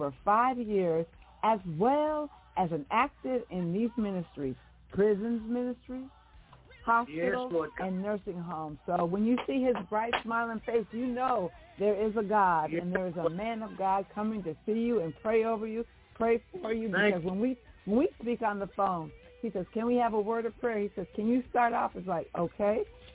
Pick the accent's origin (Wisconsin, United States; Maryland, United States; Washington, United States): Washington, United States; which I know I was involved in because I'm from Washington State